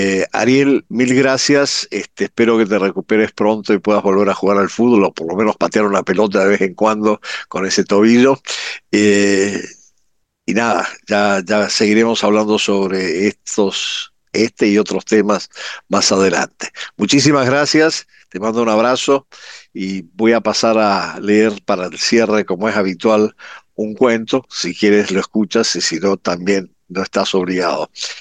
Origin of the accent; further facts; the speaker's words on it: Buenos Aires, Argentina; now in Venezuela; mi esposa mendocina y yo porteño también